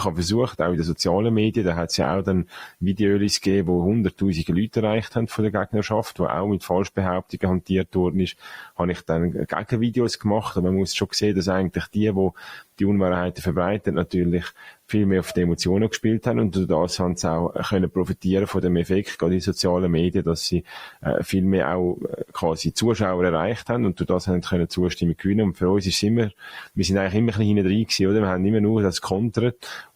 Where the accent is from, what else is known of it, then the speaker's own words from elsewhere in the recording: Zurich, Switzerland; Ich sage jetzt mal, als Zürcher Freisinnige eher auf der marktwirtschaftlichen Seite